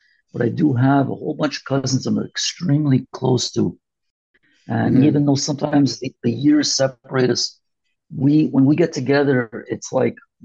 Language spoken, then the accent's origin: English; Canada; I explained that I am from Canada, though I am Israeli